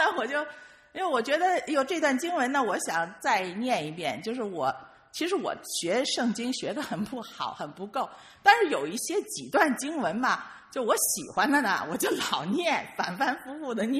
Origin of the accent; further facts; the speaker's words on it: China; 因为从小在大陆长大吧